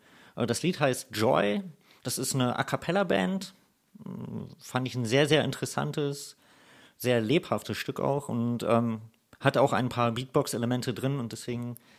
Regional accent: Hanover, Lower Saxony, Germany; ich bin Hannoveraner und habe da in dem Umkreis auf die letzten 25 Jahre etwa gelebt, vielleicht sogar noch einen Tick länger und habe jetzt für anderthalb Jahre in Bremerhaven gelebt, habe hier jetzt auch studiert in Bremen und bin jetzt aber schon wieder zurück im Raum Hannover.

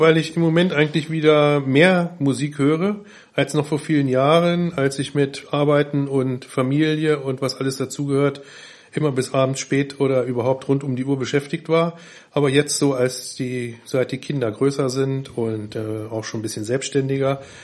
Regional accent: Braunschweig, Lower Saxony, Germany; also born or lived in Hannover; now in Bremen, Germany; Ich komme ursprünglich nicht aus Bremen, sondern aus Braunschweig. Da bin ich aufgewachsen, bis ich 20 war. Und als ich dann studieren wollte, bin ich nach Hannover gegangen.

